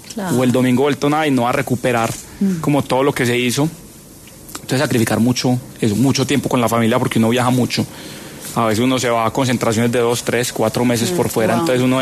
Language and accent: Spanish; Medellín, Antioquia, Colombia; ya habían pistas en Medellín, que empecé en Medellín, había la de Belén donde empecé, sí.